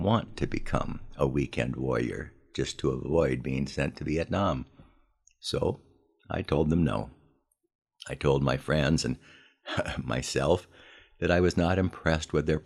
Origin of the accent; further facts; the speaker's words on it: United States; The fact is, I liked being an American.